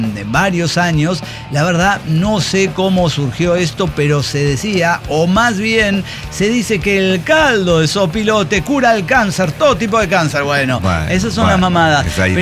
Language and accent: Spanish; Papantla, Veracruz, Mexico; Yo vengo de Papantla